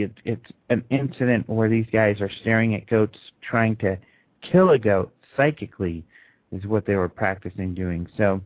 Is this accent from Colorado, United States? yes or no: yes; Colorado, United States; In Colorado, my home state here, there are multiple witnesses of UFO dropping lights to the ground.